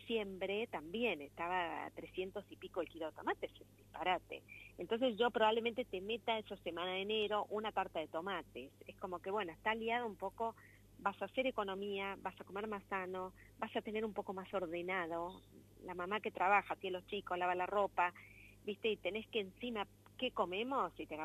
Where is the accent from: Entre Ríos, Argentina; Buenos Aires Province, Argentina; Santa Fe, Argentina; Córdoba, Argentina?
Córdoba, Argentina; Río Cuarto; Yo me crié en el campo. La verdad que yo soy de Río Cuarto y el campo es como una parte de tu vida, ¿no?